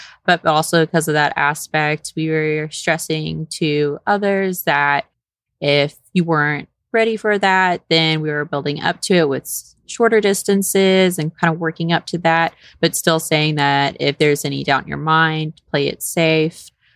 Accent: Texas, United States; Yes, I'm originally born and raised in Texas.

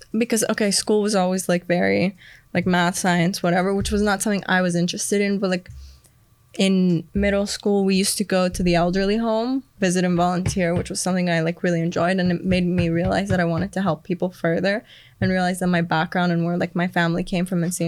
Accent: Sudan; I grew up in Sudan for a period of my life, and my dad is part Sudanese, and he, like, still lives there.

